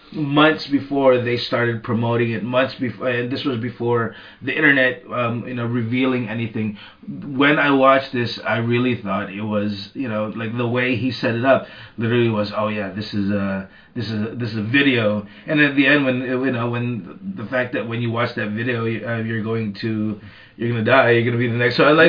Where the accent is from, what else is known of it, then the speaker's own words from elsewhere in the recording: Philippines; I'm from the Philippines